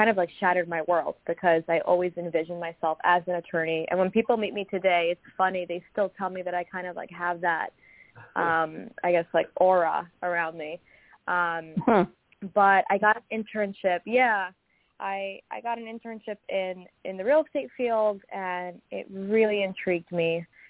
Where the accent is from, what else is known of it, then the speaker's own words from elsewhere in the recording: New York City, New York, United States; I grew up in Queens, so I know the Queens market pretty well.